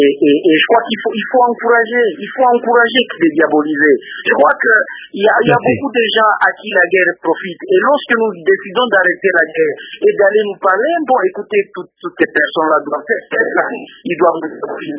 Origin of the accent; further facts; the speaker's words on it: DR Congo; nous disons non, nous sommes tous des Congolais, nous sommes tous égaux devant la loi.